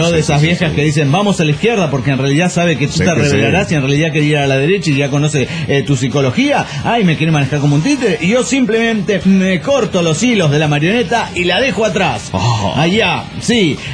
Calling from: Avenal, California, United States; de Avenal, USA.

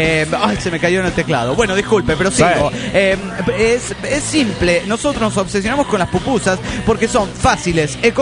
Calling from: Mexicali, Baja California, Mexico; de Mexicali.

